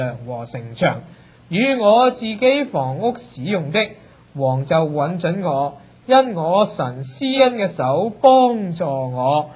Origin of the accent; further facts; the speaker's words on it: China; 每當到新年的時候，我們中國人都有個習慣